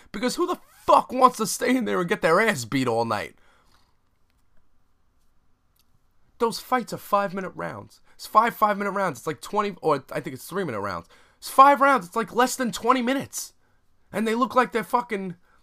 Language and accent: English; Brooklyn, New York, United States; I'm from Brooklyn. I know a lot of neighborhoods that I can go see fights for free right now.